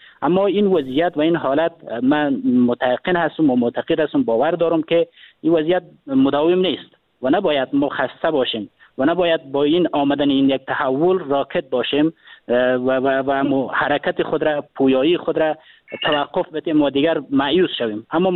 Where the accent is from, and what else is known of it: Afghanistan